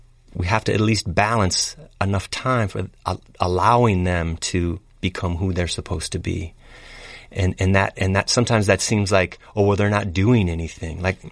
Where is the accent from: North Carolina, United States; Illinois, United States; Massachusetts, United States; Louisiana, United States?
Illinois, United States; Chicago; we grew up in Chicago